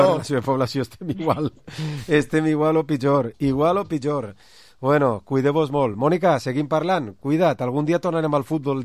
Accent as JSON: {"language": "Catalan", "town": "Villarreal", "region": "Valencian Community", "country": "Spain", "said": "No puc passar al terme de Burriana, que sóc de Villarreal."}